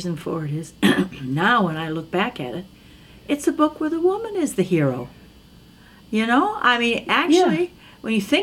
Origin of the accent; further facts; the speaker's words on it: Chicago, Illinois, United States; born there; Because basically I went to one school in Chicago. I was born in Chicago. And then we moved